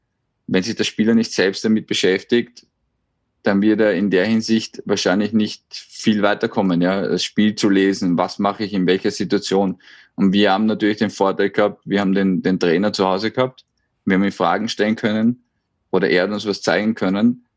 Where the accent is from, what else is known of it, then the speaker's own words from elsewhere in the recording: Vienna, Austria; ich bin aus Wien